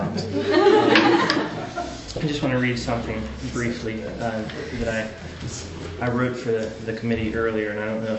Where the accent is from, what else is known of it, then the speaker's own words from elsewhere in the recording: Georgia, United States; Well, I am from Georgia, and we don't wear gloves a lot in Georgia, so I didn't think to bring any for the trip.